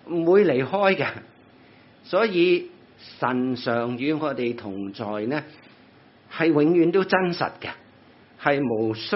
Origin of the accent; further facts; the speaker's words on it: China; 我们中国人所谓知其言而不知其所以言